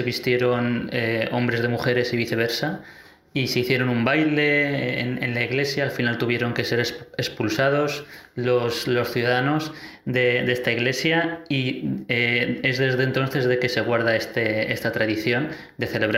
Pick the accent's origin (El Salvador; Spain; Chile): Spain; Alcázar de San Juan, Castilla-La Mancha; de Alcázar de San Juan, pueblo que seguro conoce nuestro amigo Juan Ignacio, de Castilla-La Mancha.